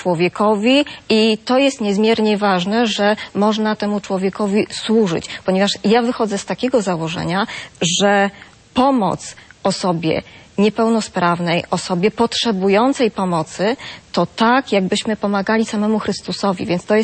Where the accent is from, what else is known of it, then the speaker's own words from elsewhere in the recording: Bydgoszcz, Kuyavian-Pomeranian Voivodeship, Poland; Tak, ja jestem z Bydgoszczy.